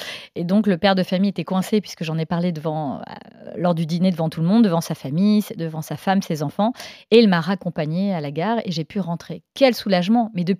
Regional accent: Reims, Grand Est, France; Oui, alors, je suis née à Reims, que mon père était joueur de foot, donc on a aussi habité à Reims, mais je suis bretonne d'origine.

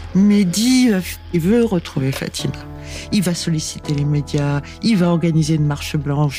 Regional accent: Marseille, Provence-Alpes-Côte d'Azur, France; À Marseille, on n'est pas algérien, on n'est pas malien. On a une identité, on est Marseillais.

